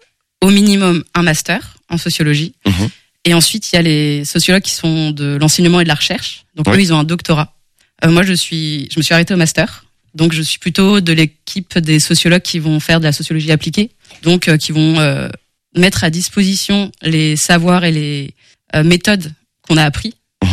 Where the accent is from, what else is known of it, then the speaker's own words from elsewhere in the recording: Dinard, Brittany, France; j'ai 29 ans. Je viens de Bretagne, de Dinard, très précisément.